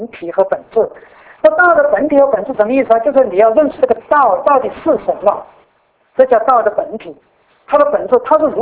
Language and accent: Chinese; China; 那对我们中国人来说，你读的那个约翰福音第一章第一节到第二节